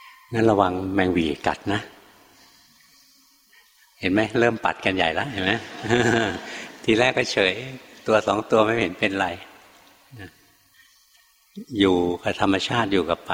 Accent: Bangkok, Thailand; หลวงพ่อเป็นคนกรุงเทพเกิดกรุงเทพโตในกรุงเทพเรียนหนังสือทำงานอยู่ในกรุงเทพไม่คุ้นกับป่า

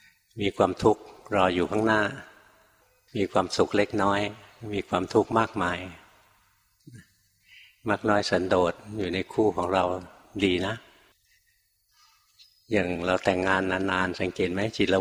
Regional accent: Bangkok, Thailand; หลวงพ่อเกิดมาในกรุงเทพเกิดที่กรุงเทพเลยโตอยู่ในกรุงเทพเรียนหนังสือในกรุงเทพทำงานอยู่ในกรุงเทพจนบวชนะถึงไปอยู่ต่างจังหวัดอยู่เมืองการกรุงเทพเกือบ50 ปี48 ปี

